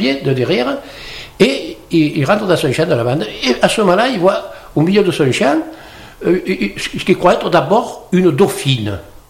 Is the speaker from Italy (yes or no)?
no; Provence-Alpes-Côte d'Azur, France; Parce que chez nous, en Provence, un clapier, ce sont les pierres qui ressortent lorsque les agriculteurs labourent la terre